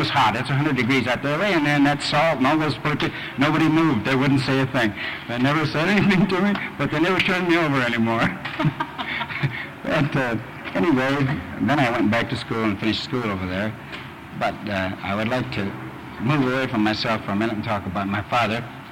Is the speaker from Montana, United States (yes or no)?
yes; Glasgow, Montana, United States; also born or lived in Wolf Point; We came from Wolf Point in 1926 when the railroad terminal moved. It brought about 40 families into Glasgow. And so then I was in the school system there till I got out of school.